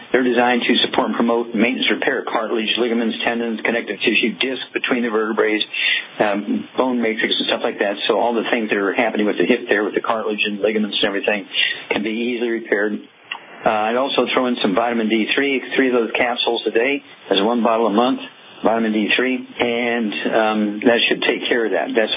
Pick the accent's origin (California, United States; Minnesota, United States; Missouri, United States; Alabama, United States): Missouri, United States